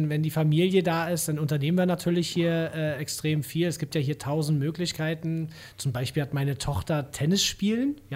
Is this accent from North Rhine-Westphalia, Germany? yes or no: no; Berlin, Germany; now in Marbella, Spain; Und ich werde natürlich immer auch meine Heimat Berlin haben, aber meine zweite Heimat Marbella